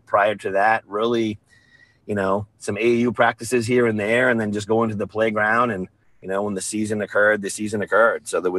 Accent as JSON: {"language": "English", "town": "Rumford", "region": "Maine", "country": "United States", "tie": "born or raised there", "said": "growing up in Rumford and being lucky enough for that community to have a lot of success in basketball."}